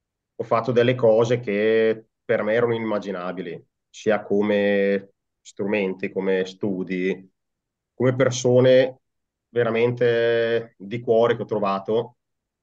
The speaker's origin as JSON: {"language": "Italian", "town": "Caravaggio", "region": "Lombardy", "country": "Italy", "said": "Sono di Caravaggio, in provincia di Bergamo, quindi..."}